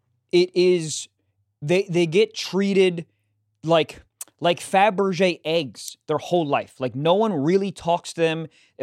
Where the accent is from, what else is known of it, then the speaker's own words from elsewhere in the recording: Jacksonville, Florida, United States; November 23rd, Jacksonville, my hometown.